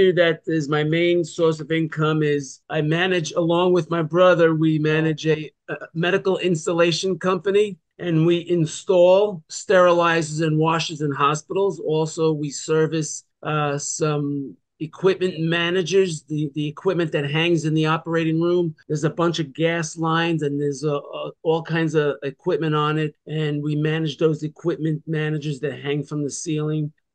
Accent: Italy; accent: Italian; make the videos, the tick of the talk with my Italian accent.

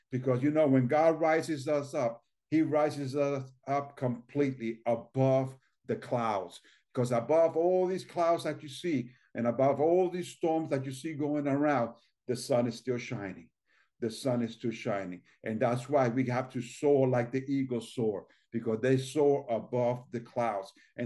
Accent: New Jersey, United States; I remember being growing up in North Jersey, which is almost like being in New York City.

